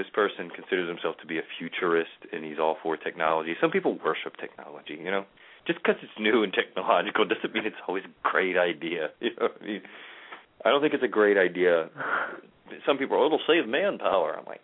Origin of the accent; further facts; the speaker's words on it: Baltimore, Maryland, United States; I'm from Baltimore.